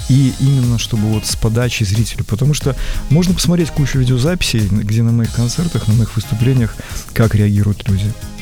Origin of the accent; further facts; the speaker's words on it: Belarus; also born or lived in Makhachkala; Я хоть родился очень далеко, я родился в Махачкале, это Дагестан. Угу. До 4 лет мы там жили, потом мы переехали сюда с родителями, да, и я белорус вообще такой.